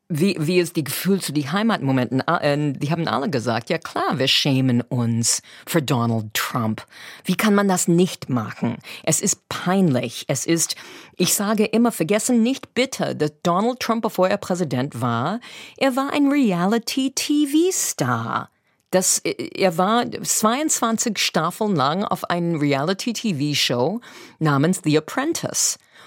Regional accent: Massachusetts, United States; German is a second language; now in Germany; Ich komme aus Massachusetts, wir haben nie eine Waffe im Haus gehabt, weil es ist nicht erlaubt in Massachusetts.

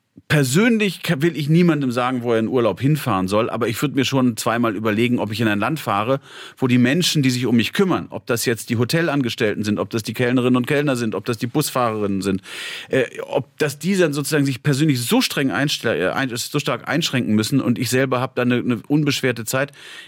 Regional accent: North Rhine-Westphalia, Germany; Also ich bin ja aus Nordrhein-Westfalen.

